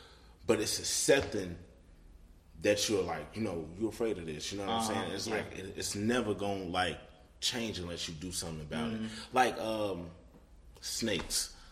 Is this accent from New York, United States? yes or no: yes; New York, United States; I'm from New York. I'm from New York.